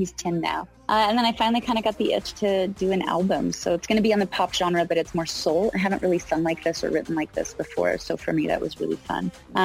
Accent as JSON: {"language": "English", "region": "Alaska", "country": "United States", "said": "You know, I'm from Alaska, so hair and makeup were always the most difficult part of my job."}